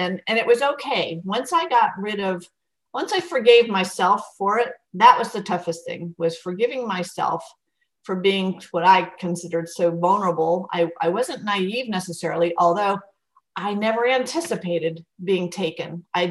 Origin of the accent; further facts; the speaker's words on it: New England, United States; I grew up in New England